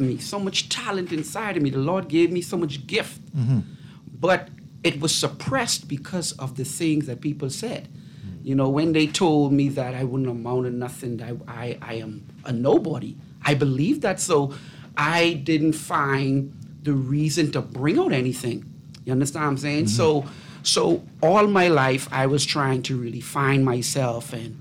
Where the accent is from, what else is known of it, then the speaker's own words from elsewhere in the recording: Bahamas; Well, I'm from the Bahamas